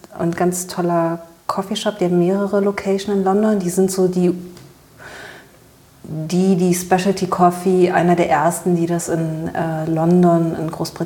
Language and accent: German; Berlin, Germany; als Teenager in West-Berlin